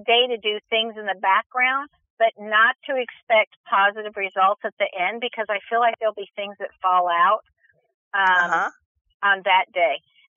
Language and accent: English; Point Loma, California, United States; I could always see that from the house I grew up in, because I grew up here in Point Loma.